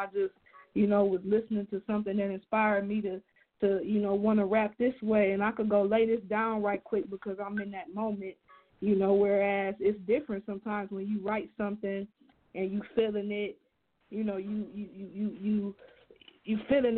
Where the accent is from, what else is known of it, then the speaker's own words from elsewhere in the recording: Toledo, Ohio, United States; Like, I'm from Toledo. This is the mud, you know. This place that we live in is an actual swamp